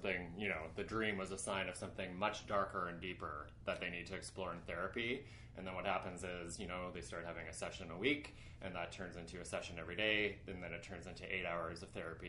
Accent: Victoria, British Columbia, Canada; growing up in Victoria

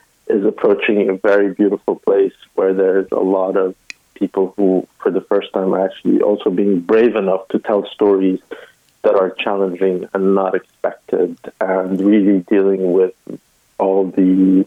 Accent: Lebanon; the school that I went to when I was growing up in Lebanon, during that short period of time that I was there, was actually a Quaker school.

